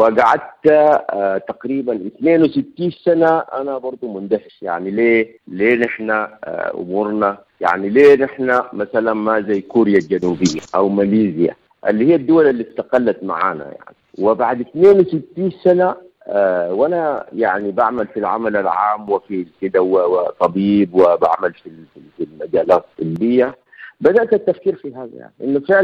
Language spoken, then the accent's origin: Arabic; Sudan; احنا بقينا سودانيين معروفين في العالم اننا سودانيين.